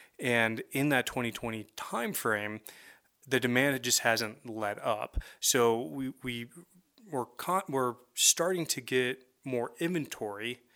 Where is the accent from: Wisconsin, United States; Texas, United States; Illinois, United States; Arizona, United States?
Arizona, United States; Phoenix; moved away as an adult; now in Sandpoint, United States; Yeah, so I'm not originally from the Sandpoint area. I grew up in Phoenix, Arizona. And in 2018, in the wintertime, we moved up here and We love it.